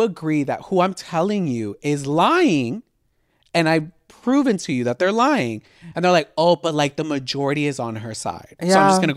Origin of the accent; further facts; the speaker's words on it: Texas, United States; maybe it's because I come from Texas. Maybe it's because I come from a very loving family.